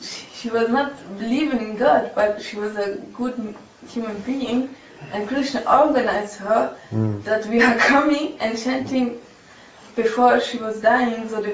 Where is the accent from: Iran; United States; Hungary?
Hungary; English is a second language; we visit because I'm from Hungary